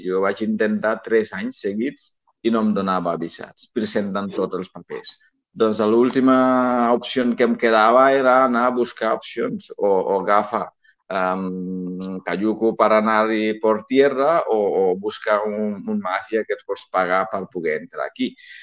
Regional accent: Gambia; jo soc gambià i doncs amb pares de diferents països. Pues el meu pare és senegalès i la mare gambiana.

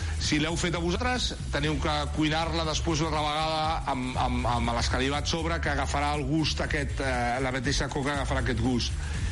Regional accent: Catalonia, Spain; Però bueno, nosaltres som catalans

